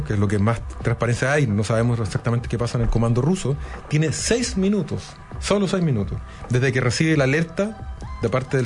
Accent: Chile; aunque duela como chileno

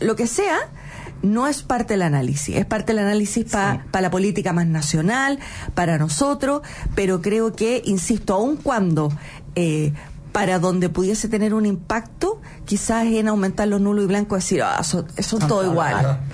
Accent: Chanco, Maule, Chile; yo soy de Chanco, que queda a 8 kilómetros

